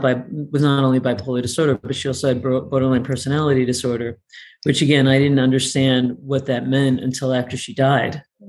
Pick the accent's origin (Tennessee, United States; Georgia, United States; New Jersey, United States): New Jersey, United States; moved away; I came out here from New Jersey. I followed my heart.